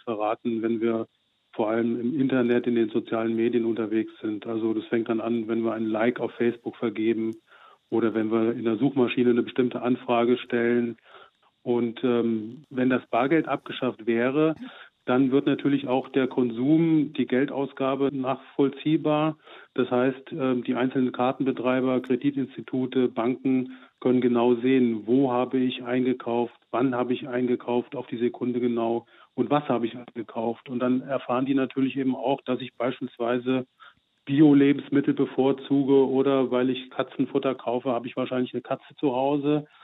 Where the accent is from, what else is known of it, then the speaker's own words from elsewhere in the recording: Germany; Und als Deutscher liegt auch die Vermutung nahe